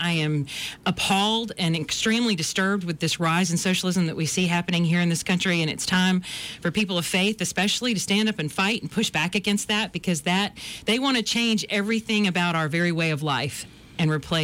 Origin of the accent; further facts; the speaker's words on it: Montgomery, Alabama, United States; I grew up here in Montgomery. My dad worked at Maxwell Air Force Base for over 30 years.